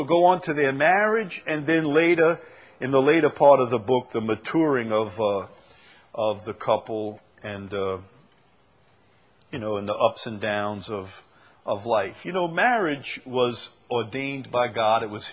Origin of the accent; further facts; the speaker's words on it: Chalmette, Louisiana, United States; I'm from Chalmette. We're not very cultured down there, you know. So we have a cultural center.